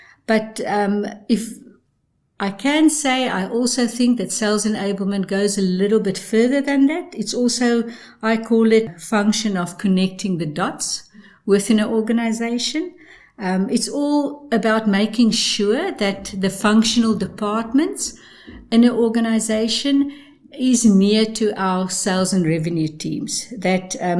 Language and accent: English; South Africa; moved away as an adult; I think in 2018, I moved here from South Africa, and I became the sales trainer for Perry International.